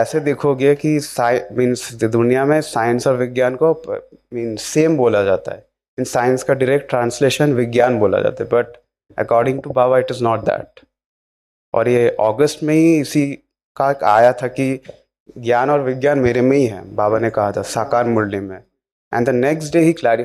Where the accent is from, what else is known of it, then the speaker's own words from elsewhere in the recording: Kolkata, West Bengal, India; और मैं कोलकाता से हूँ.